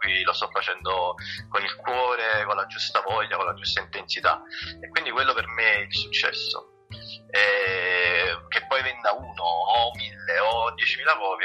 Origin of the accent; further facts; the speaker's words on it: Naples, Campania, Italy; accent: Neapolitan; se le persone mi dicono che sono napoletano, per me c'hanno ragione, cioè, nel senso, che cosa dici? Mi sembra abbastanza evidente sia dai tratti somatici che dall'accento e tutto